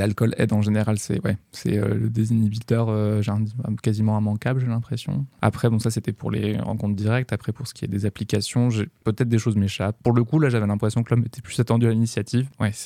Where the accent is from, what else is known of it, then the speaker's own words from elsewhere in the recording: France; Après, je suis un Français qui parle avec son accent français quand il parle en anglais en norvégien.